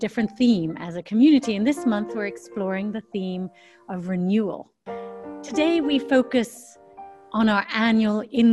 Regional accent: Germany; also born or lived in England; Growing up in Germany and England in the days when it was safe to travel between countries

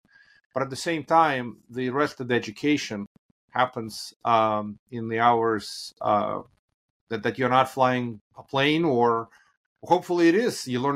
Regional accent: Moldova; And again, I grew up in Moldova, former USSR. Very different world.

